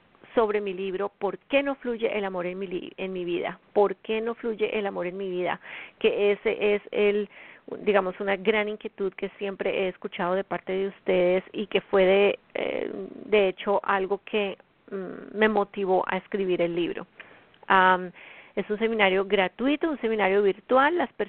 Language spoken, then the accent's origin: Spanish; Colombia; now in United States; de los Estados Unidos, desde donde transmito el programa. Son las 8:00 p.m, un minuto en Colombia, mi país natal.